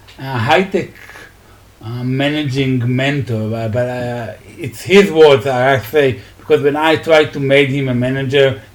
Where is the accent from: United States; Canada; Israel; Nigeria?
Israel; One love. I'm from Israel.